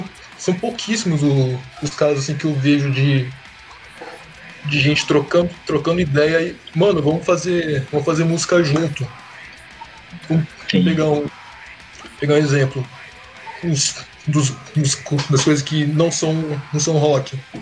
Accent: Mogi das Cruzes, São Paulo, Brazil; Eu sou de Mogi das Cruzes, que é região metropolitana aqui de São Paulo.

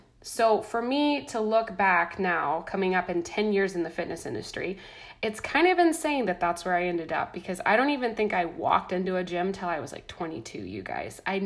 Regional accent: Midwest, United States; And growing up in the Midwest, that's kind of a lot of people's stories.

